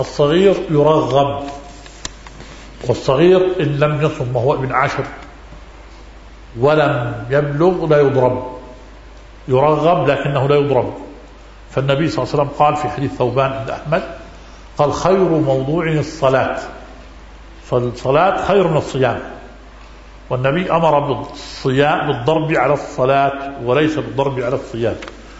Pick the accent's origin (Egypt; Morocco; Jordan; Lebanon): Jordan; Amman, Amman Governorate; وبلادنا نحن بلادنا الأردن وخصوصا عمان على وجه أخص، عمان مدينة جبال وفيها مرتفعات، على صغر عمان فيها مرتفعات وفيها منخفضات